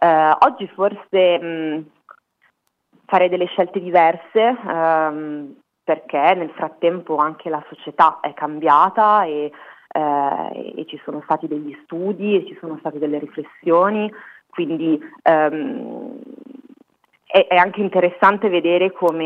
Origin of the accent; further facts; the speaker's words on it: Salò, Lombardy, Italy; Io per esempio sono nata a Salò, che è un paese storicamente direi molto noto. Crescere di sinistra a Salò